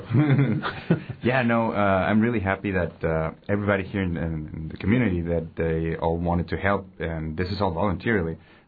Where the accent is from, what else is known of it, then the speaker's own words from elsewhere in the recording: Mexico; I'm not naturally from here, I'm from Mexico, but I love this area